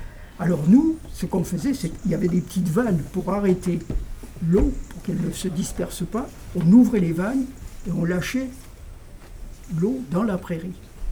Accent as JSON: {"language": "French", "region": "Nouvelle-Aquitaine", "country": "France", "said": "moi je suis du Haut-Limousin, vous voyez, au début du Massif central, tu vois. Donc c'est très vallonné, c'est un pays d'élevage."}